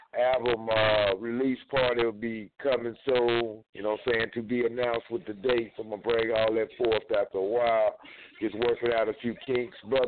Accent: Jackson, Mississippi, United States; from out of here in Jackson, Mississippi, one of my homeboys from my hometown.

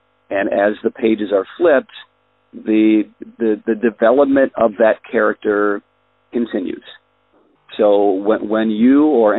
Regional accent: Chicago, Illinois, United States; You know, I grew up a Cubs fan. I grew up in Chicago.

